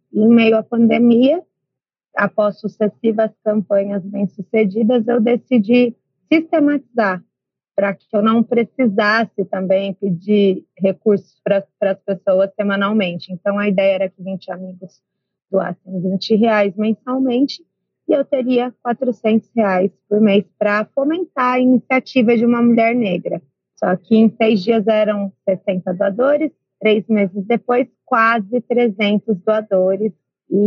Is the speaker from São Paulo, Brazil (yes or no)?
yes; Campinas, São Paulo, Brazil; Eu cresci em Campinas.